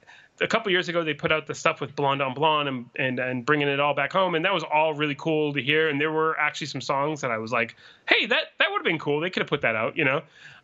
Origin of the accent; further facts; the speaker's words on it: Massachusetts, United States; accent: Boston; I'm sorry, art. My Boston accent.